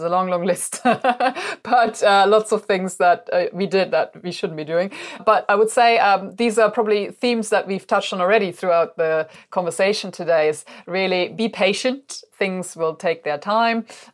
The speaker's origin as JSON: {"language": "English", "country": "Germany", "said": "Julia and I, we're from Germany originally."}